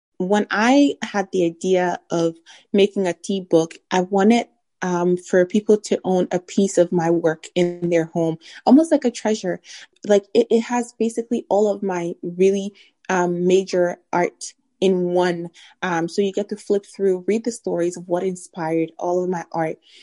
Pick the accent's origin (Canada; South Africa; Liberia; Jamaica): Liberia; I'm Liberian, I'm from West Africa.